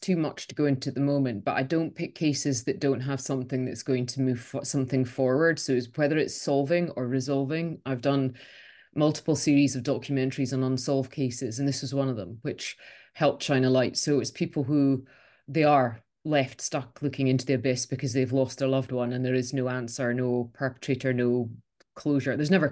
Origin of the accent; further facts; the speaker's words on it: United Kingdom; this is a, you know, bit politeness overtakes, particularly being British.